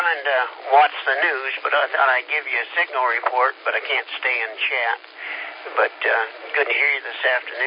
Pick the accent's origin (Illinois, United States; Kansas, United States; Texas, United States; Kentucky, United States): Kansas, United States; moved away; I'm originally from Kansas. Been down here 10 years.